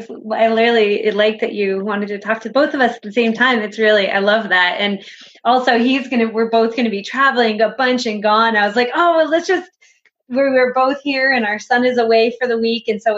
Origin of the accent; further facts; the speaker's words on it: Johnson, Vermont, United States; also born or lived in Seattle; For me, it is. I grew up here not in Elmore, but two towns away in Johnson. And my family still lives there and grew up here.